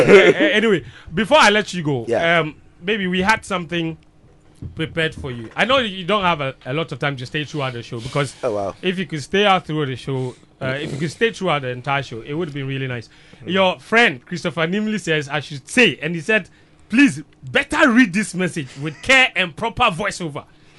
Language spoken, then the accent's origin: English; Tumu, Upper West, Ghana; I tell people I'm from Tumu, and the people say, I'm seeing something else.